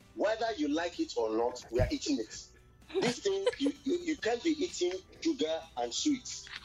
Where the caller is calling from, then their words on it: Abuja, Federal Capital Territory, Nigeria; I'm calling from Abuja.